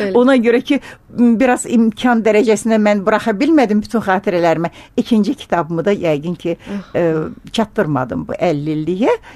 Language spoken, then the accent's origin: Azerbaijani; Baku, Azerbaijan; born there; İnanırsınız, anadan olmuşam Bakıda.